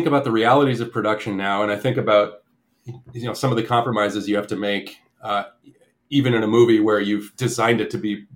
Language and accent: English; New England, United States; Oh, I'm from New England. I have a whole closet full of those things, and I never get to wear them because I'm in SoCal.